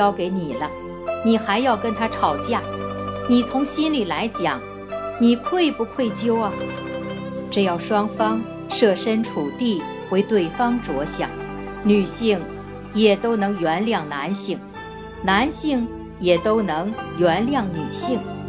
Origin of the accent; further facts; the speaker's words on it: China; 我们中国人常说男儿有泪不轻弹